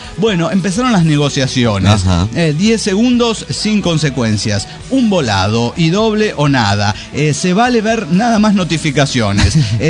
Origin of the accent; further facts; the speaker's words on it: Mexico City, Mexico; born there; El problema radica en que yo nací en el Distrito Federal.